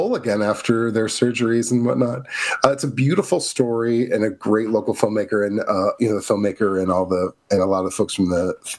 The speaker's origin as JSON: {"language": "English", "region": "Missouri", "country": "United States", "said": "I'm originally from Missouri."}